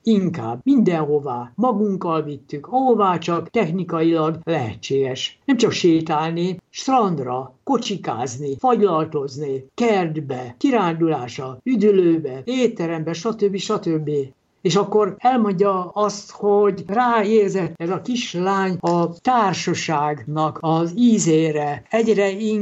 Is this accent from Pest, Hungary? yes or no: yes; Pomáz, Pest, Hungary; born there; nekem van egy aranyos ikertestvérem, és amikor mi születtünk, akkor a család Pomázon lakott. Az Orgona utcában, amely Pomáznak a külső utcája, és a szomszédságban már a cigánytelep található.